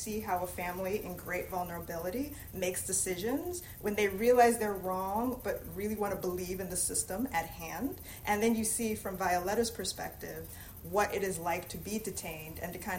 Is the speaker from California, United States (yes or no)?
no; Queens, New York, United States; I'm from Queens, New York, so Don and I are New Yorkers